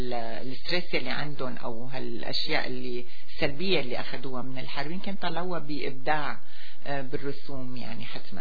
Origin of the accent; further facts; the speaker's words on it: Syria; خصوصا بلدنا سوريا